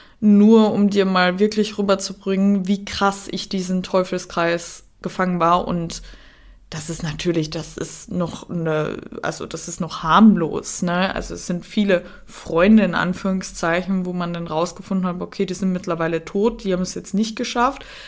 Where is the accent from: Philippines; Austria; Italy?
Austria; born there; also born or lived in Germany; Ich bin nämlich in Österreich geboren, habe dann mal in Deutschland gelebt, bin dann zurück nach Österreich, weil ich dachte, Heimat, da komme ich dann an, da werde ich dann glücklich.